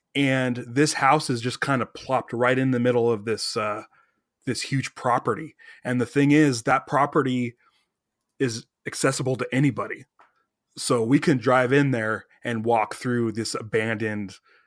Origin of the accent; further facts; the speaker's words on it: Downey, California, United States; it's this huge, huge plot of land in my hometown of Downey.